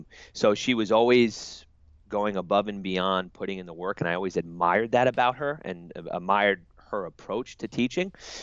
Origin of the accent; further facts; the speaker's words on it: Mount Pleasant, New York, United States; Born and raised in New York, Mount Pleasant, New York, which is a community in Westchester County.